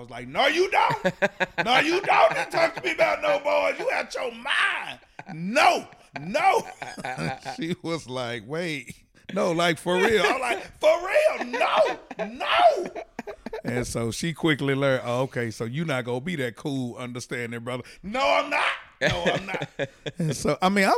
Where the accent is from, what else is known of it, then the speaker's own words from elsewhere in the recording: Fort Worth, Texas, United States; So we was born and raised in Fort Worth, little old Christian based.